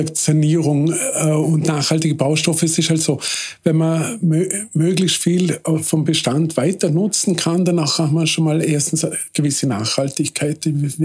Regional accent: Vorarlberg, Austria; also born or lived in Vienna; wir waren dann an Orten, die ich als Vorarlberger leider nicht gekannt habe.

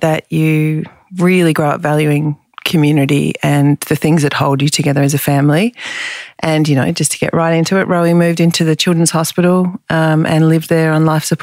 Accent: Melbourne, Victoria, Australia; So we're all 18 months apart, and we grew up in Sandringham down by the beach here.

